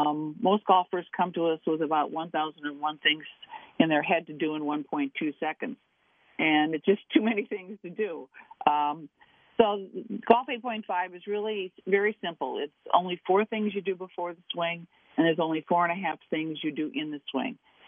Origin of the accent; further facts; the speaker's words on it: Minneapolis, Minnesota, United States; considering I come from Minneapolis, and you had a very good segment on the My Vikings.